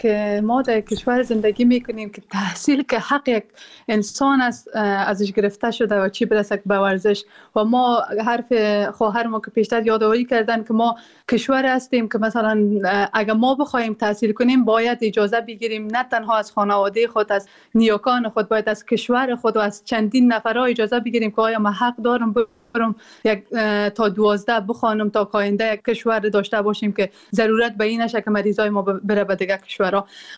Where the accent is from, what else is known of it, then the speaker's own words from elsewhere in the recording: Afghanistan; moved away; ما که در بیرون از افغانستان هستیم